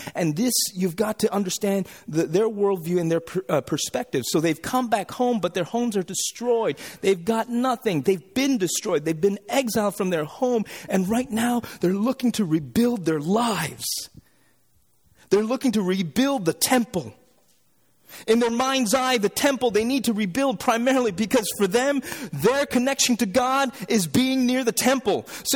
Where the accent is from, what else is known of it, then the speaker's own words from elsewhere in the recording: Canada; He's Canadian and I'm Canadian.